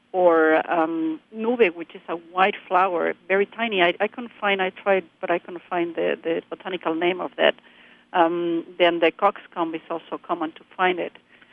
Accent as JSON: {"language": "English", "region": "Mexico City", "country": "Mexico", "tie": "born or raised there", "second_language": "English", "said": "I was growing up in Mexico City, you know, even my family's from Oaxaca"}